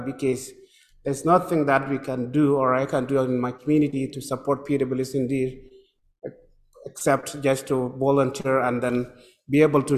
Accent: Ethiopia; English is a second language; moved away as an adult; now in Calgary, Canada; I come from Calgary. Originally, I came from Ethiopia. I came to Canada in 2002.

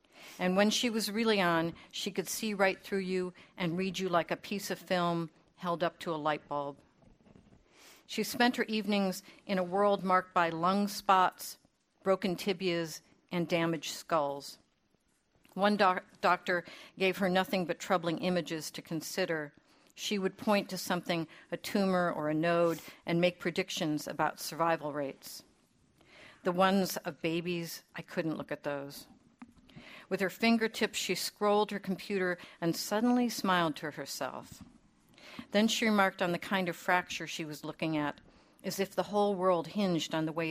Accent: Midwest, United States; Of course, I come from the Midwest

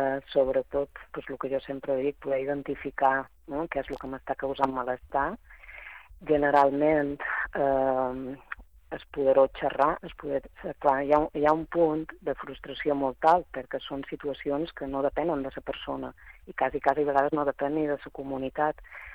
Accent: Balearic Islands, Spain; i també ser conscients com a societat menorquina de què estem generant i què és el que volem generar a Menorca

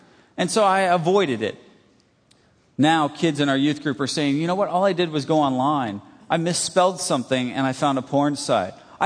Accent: California, United States; now in Grand Rapids, United States; I'm from California, live in Grand Rapids, Michigan now, and I still don't understand why it's snowing.

